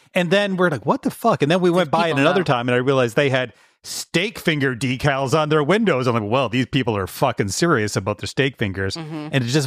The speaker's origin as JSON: {"language": "English", "town": "Thorold", "region": "Ontario", "country": "Canada", "tie": "born or raised there", "said": "bun that you can get at an Italian bakery, of which there are many in my hometown of Thorold because big Italian community there."}